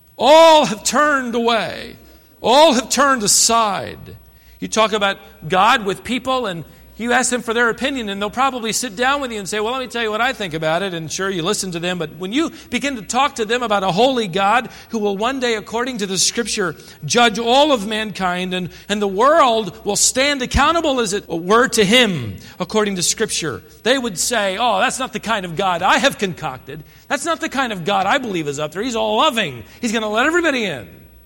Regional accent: Minnesota, United States; born there; My grandpa's from Minnesota. I was born in Minnesota.

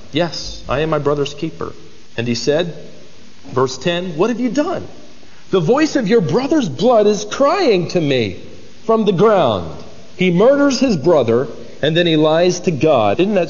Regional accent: Worthington, Minnesota, United States; born there

